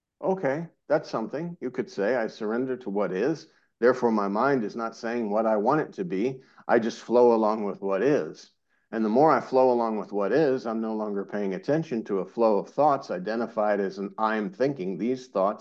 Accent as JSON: {"language": "English", "country": "United States", "said": "I'm an American guy with a long beard, long hair, putting rudraksh, wearing these dashikis."}